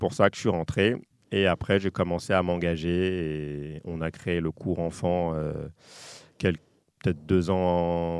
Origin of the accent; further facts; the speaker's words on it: Île-de-France, France; J'avais déjà fait de l'aïkido dans le 91, d'où je viens